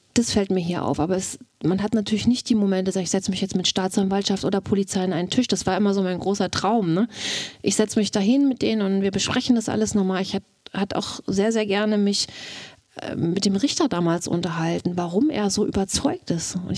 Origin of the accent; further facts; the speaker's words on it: Mecklenburg-Vorpommern, Germany; Also ich war bei meiner Verwandtschaft, ich komme aus Mecklenburg.